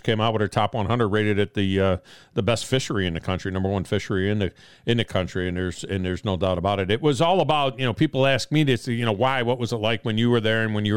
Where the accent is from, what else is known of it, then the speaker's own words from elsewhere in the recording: Rochester, New York, United States; I grew up in the Finger Lakes and in Rochester, New York, right on the shore of Lake Ontario.